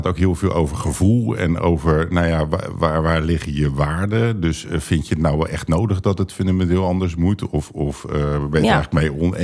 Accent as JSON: {"language": "Dutch", "town": "Rotterdam", "region": "South Holland", "country": "Netherlands", "tie": "born or raised there", "said": "Ik kom uit Rotterdam en ik weet nog dat ik hier opgroeide en naar school ging."}